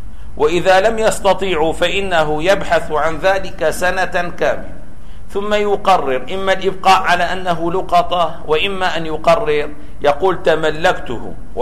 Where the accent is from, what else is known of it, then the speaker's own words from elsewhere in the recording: Damascus, Damascus Governorate, Syria; مثلا عندنا في دمشق هذا البيت مشهور أنه كان لأحد الحكام الذين كانوا في زمن تركيا